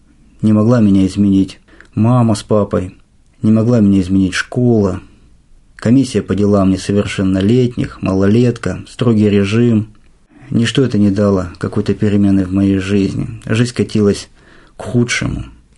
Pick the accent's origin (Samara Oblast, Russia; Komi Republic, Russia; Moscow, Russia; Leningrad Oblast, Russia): Komi Republic, Russia; Vorkuta; Сам я родом из Воркуты.